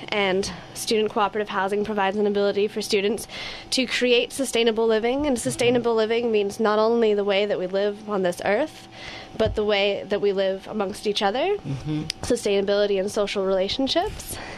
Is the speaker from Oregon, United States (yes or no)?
yes; Oregon, United States; as she said, I'm 19. I'm from Southern Oregon, and I was born in a one-room cabin with no electricity or running water, and I was raised without television.